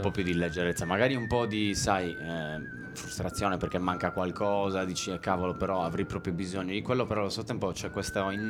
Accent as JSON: {"language": "Italian", "region": "Sardinia", "country": "Italy", "said": "è difficile togliere la sardità da un sardo"}